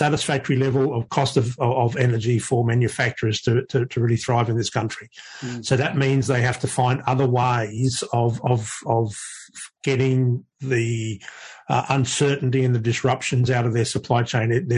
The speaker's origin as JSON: {"language": "English", "town": "Brisbane", "region": "Queensland", "country": "Australia", "tie": "born or raised there", "said": "in my hometown in Brisbane, we nearly had to have load shedding"}